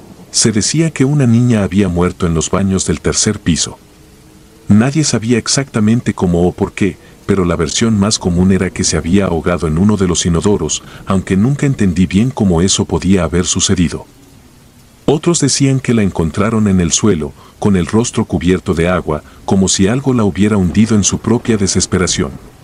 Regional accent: Lima, Peru; Soy de Lima, y cuando tenía 12 años estudiaba en un colegio antiguo que solía ser un convento.

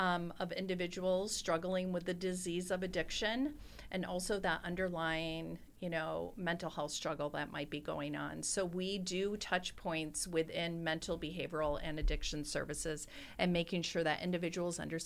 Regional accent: Wisconsin, United States; And I am originally from Wisconsin. I left for 30 years, and I came back a few years ago, and I found myself in public health, and that's my background.

